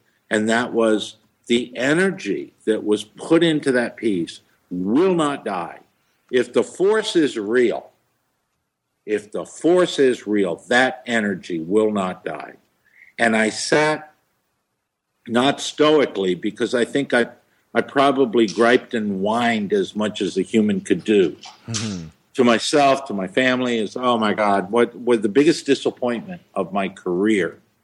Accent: Houston, Texas, United States; I mean, I'm an artist from Houston, Texas. I love Houston, Texas. I mean, it's my hometown.

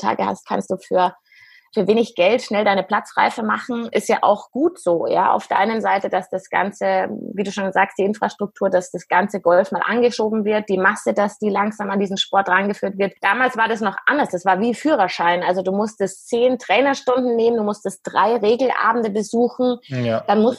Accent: Munich, Bavaria, Germany; ich bin 39 Jahre alt, bin ein echtes Münchner Kindl mit beiden Eltern auch ursprünglich aus München, was ganz selten ist eigentlich.

